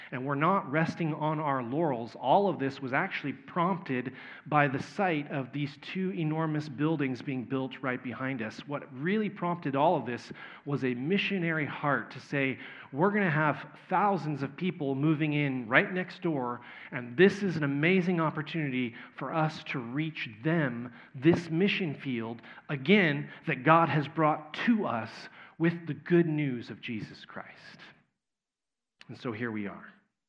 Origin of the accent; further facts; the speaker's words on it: Texas, United States; accent: Texas; No, once again, maybe my Texas accent is blurring that A a little bit.